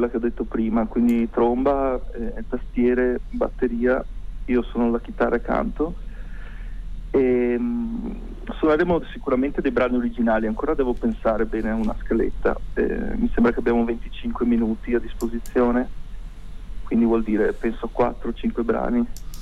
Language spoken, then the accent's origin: Italian; Veneto, Italy; Io sono di Coragliano Veneto